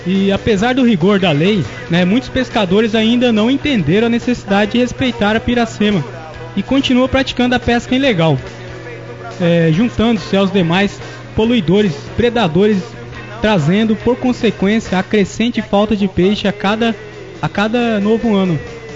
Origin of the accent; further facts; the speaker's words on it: Rio Negro, Brazil; Olha, eu tenho assim, sempre cresci em Rio Negro, né?